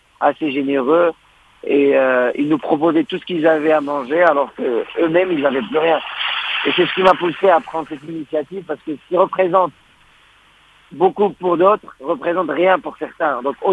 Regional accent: Morocco; je suis marocain, j'ai grandi au Maroc.

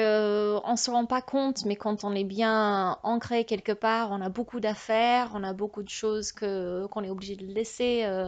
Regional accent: Dallas, Texas, United States; French is a second language; now in France; J'ai 25 ans. Je viens du Dallas, au Texas.

